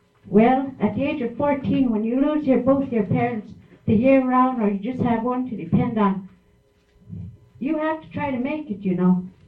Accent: Holy Cross, Alaska, United States; I'm from Holy Cross.

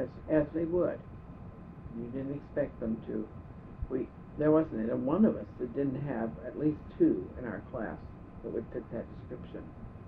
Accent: Rocky Mountains, United States; I came here from the Rocky Mountain area, which is really quite provincial and bigoted.

